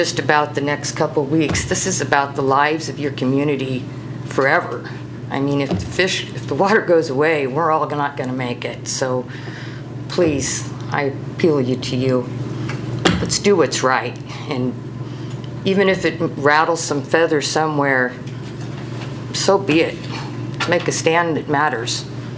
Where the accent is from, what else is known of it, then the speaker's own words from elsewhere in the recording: Camp 12, Oregon, United States; I grew up in Camp 12 on the Siletz River. So for 50-some years, I've lived on that river